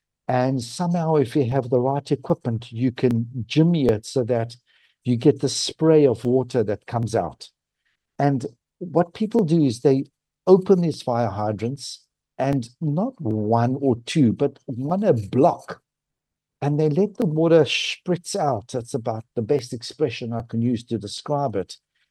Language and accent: English; South Africa; Now, being South African, where you were taught from day one that water is precious and you don't waste it